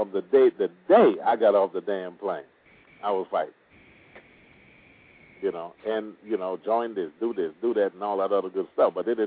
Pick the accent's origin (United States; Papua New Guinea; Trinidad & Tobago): Trinidad & Tobago; You know what? I'm from Trinidad and Tobago.